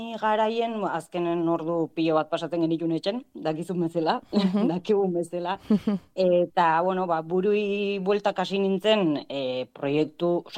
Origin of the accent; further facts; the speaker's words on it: Lazkao, Basque Country, Spain; now in Ataun, Spain; Lazkaukoa naiz izatez, baino ataunen bizi naiz orain dela 12 urtetik, bi ume txiki dauzket eta orain dela 9 hilabetetik denda txiki baten jabe naiz. Bai, Lazkaon.